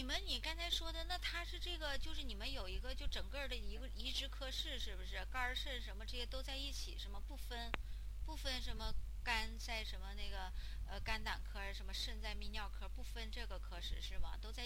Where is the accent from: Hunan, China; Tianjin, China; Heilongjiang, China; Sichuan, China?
Heilongjiang, China; moved away as an adult; now in Beijing, China; 我老家是黑龙江的。